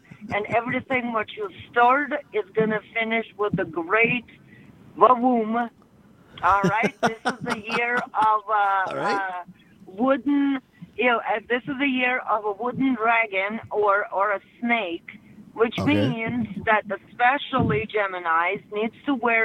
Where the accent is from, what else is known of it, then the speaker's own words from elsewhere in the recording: Russia; I'm originally from Russia, and Russia and China have a border